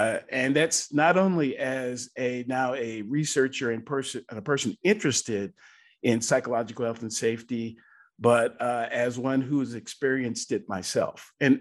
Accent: Seattle, Washington, United States; now in Atlanta, United States; So I currently live in the outskirts of Atlanta, Georgia. I'm originally from Seattle, though, of all places in the U.S., and I moved here a number of years ago.

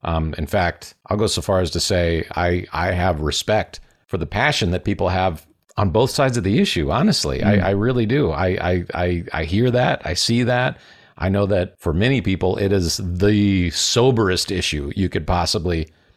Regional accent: Midwest, United States; But, you know, of course, I do come from the Midwest, and not just that, but I come from the Bible Belt evangelical Midwest.

